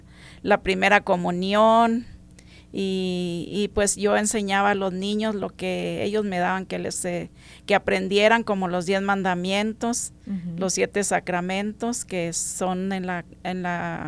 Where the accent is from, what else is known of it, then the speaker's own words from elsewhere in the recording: Valleza, Chihuahua, Mexico; Soy de Valleza, Chihuahua.